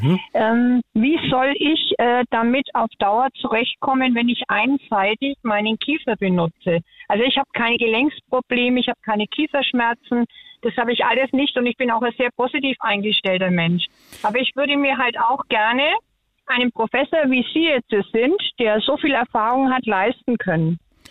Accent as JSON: {"language": "German", "region": "Bavaria", "country": "Germany", "said": "Ich komme aus Franken und muss sagen, ich habe da so viel Verschiedenes erlebt."}